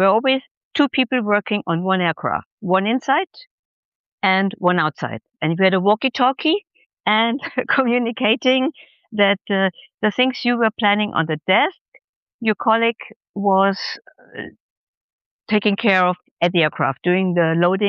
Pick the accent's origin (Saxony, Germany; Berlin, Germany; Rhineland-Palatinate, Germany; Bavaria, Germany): Bavaria, Germany; Munich; English is a second language; couple of years to improve my English, went to college there, and when I returned to Munich, which is my hometown, I joined with 22 years Lufthansa